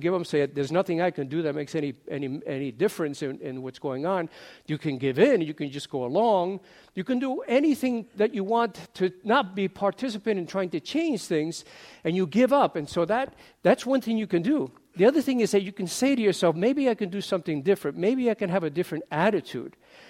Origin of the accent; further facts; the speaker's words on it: New York City, New York, United States; now in San Diego, United States; As you all probably remember, I come from New York City, and I lived there for 35 years before I came out to San Diego.